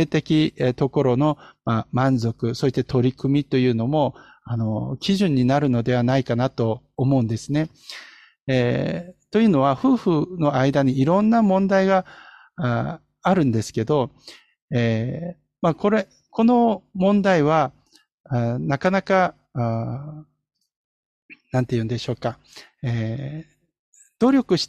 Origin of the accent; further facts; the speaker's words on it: South Korea; Japanese is a second language; 私は韓国の出身なんですが